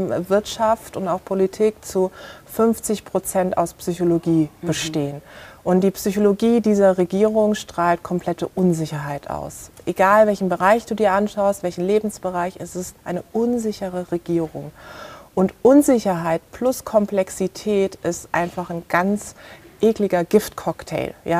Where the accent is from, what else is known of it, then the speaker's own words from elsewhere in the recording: Karlsruhe, Baden-Württemberg, Germany; meiner Heimatstadt in Karlsruhe